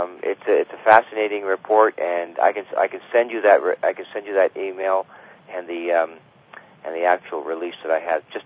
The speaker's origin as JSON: {"language": "English", "country": "Canada", "said": "I'm a Canadian"}